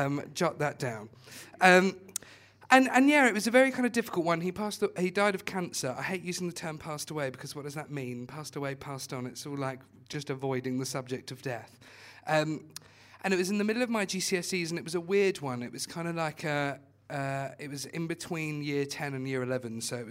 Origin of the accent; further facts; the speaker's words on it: Watford, East of England, United Kingdom; I'm from Watford, by the way